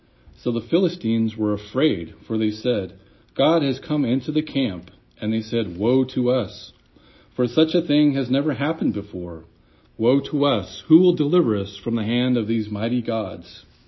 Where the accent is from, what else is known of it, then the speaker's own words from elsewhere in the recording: San Diego, California, United States; I grew up in San Diego, which most of you know, but not everybody.